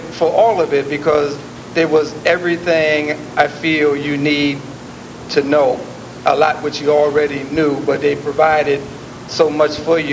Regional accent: Plainfield, New Jersey, United States; Rebellion in my hometown, Plainfield, New Jersey. Small town, very racially divided.

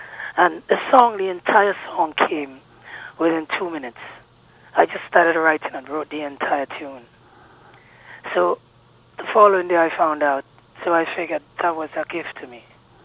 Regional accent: St. Lucia; born there; And my father moved from Barbados to St. Lucia. So and I was born in St. Lucia.

